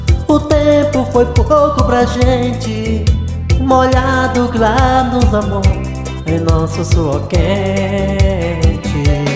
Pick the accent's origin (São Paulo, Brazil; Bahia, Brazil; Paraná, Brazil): São Paulo, Brazil; Ana Dias; aquele abraço à minha terra natal, Ana Dias, Alagoa, a galera que come água aí